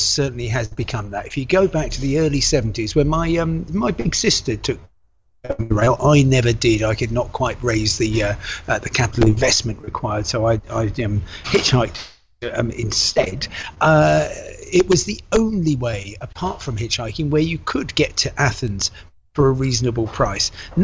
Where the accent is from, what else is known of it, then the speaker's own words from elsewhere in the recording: United Kingdom; We, as British people, would still be able to buy Interrail tickets anyway.